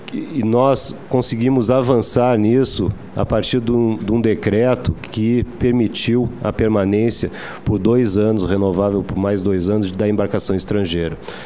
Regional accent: Rio Grande do Sul, Brazil; eu sou natural do Rio Grande do Sul, por exemplo

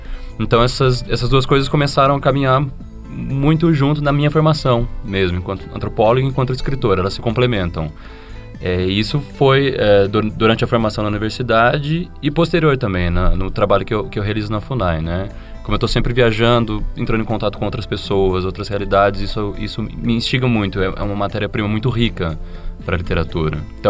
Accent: Campinas, São Paulo, Brazil; porque eu sou de Campinas, como você falou, e eu não tinha muita pretensão de sair dali. O máximo era São Paulo, né? Nada muito distante.

